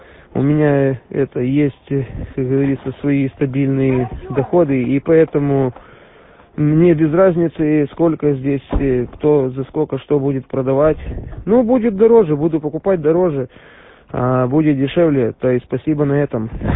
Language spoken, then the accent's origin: Russian; Odesa, Odesa Oblast, Ukraine; так получилось, что я тут родился в Одессе. Вот, и здесь живу. А работаю я немножко не в Одессе.